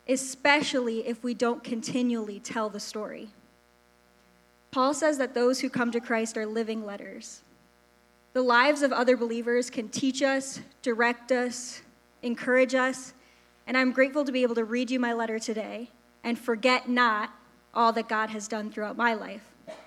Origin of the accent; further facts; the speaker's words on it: Mendota, Illinois, United States; So I grew up in Mendota, Illinois, which is the one with the corn festival, if you're familiar.